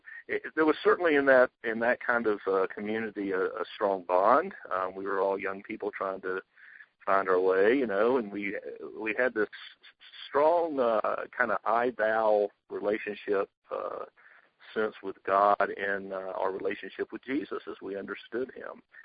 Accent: Atlanta, Georgia, United States; Yeah, you know, I grew up in Atlanta where there's a Baptist church on every corner, so it was kind of inevitable.

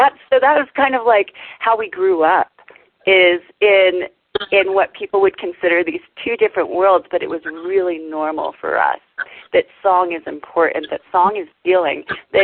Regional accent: Southwest, United States; growing up in the Southwest, everybody knows and loves the Telluride Bluegrass Festival.

